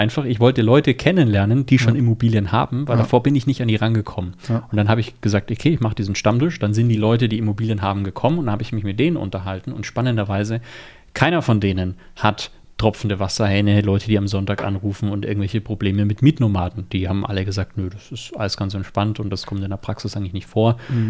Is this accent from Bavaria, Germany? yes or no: yes; Regensburg, Bavaria, Germany; ich bin auch aus Regensburg